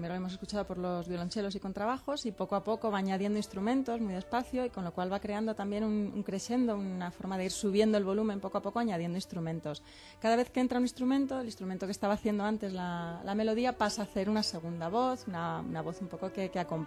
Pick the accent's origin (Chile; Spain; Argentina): Spain; somos españoles y no entendemos, uh-huh, alemán